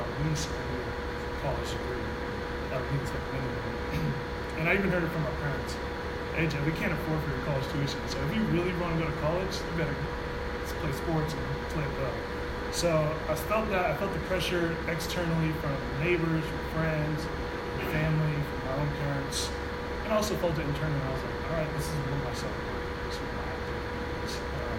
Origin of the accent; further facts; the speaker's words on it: California, United States; So both Daniel and I, we grew up in Florida, California, Southern California, very boring city, deserty.